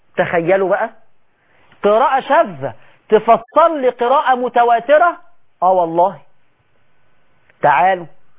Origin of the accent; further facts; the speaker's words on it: Egypt; احنا عندنا في مصر